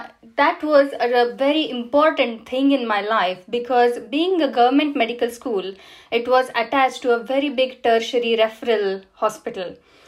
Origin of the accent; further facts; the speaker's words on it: Solapur, Maharashtra, India; So I was born in India. I belong to a Western India small city called Solapur. And I come from a family with three generations full of doctors.